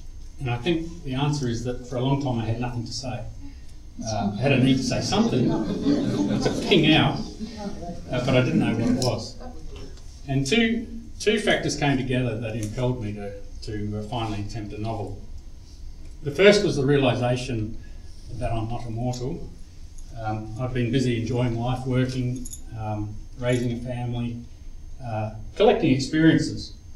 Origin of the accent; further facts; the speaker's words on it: South Australia, Australia; On my father's side of the family, we've been here almost from the beginning of white settlement, so I feel very South Australian.